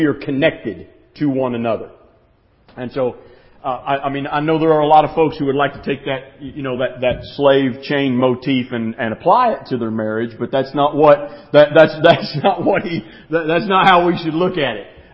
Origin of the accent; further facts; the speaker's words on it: Tennessee, United States; don't have the same accent that I have. Growing up in East Tennessee, I barely have a grasp of English